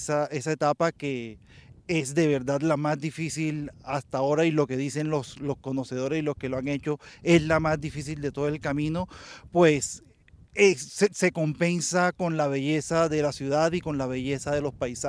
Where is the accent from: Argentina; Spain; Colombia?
Colombia; Vengo desde Colombia exclusivamente a hacer este peregrinaje.